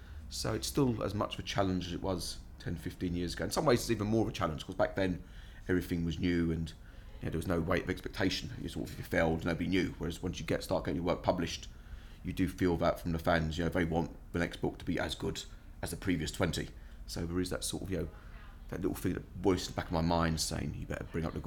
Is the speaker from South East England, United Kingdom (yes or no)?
no; London, United Kingdom; also born or lived in Ireland; I'm from London. I was born in St. Thomas's. I lived in the Elephant and Castle when I was younger. Then I moved to Ireland, actually, as a child, because my family were Irish.